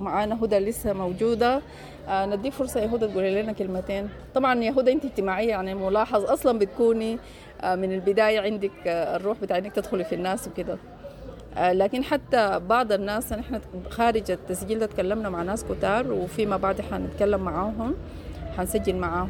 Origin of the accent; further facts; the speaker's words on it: Sudan; احنا كسودانيين في اوقات كثيرة